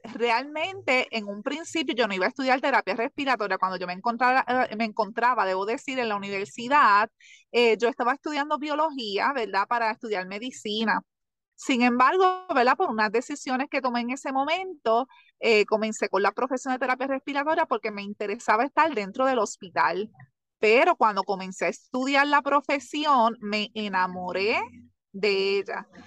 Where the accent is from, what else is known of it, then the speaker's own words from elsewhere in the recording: San Germán, Puerto Rico; Soy del pueblo de San Germán, Puerto Rico.